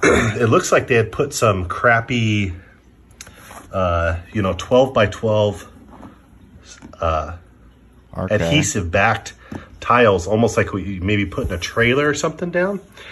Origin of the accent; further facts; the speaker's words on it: Idaho, United States; I'm from Idaho.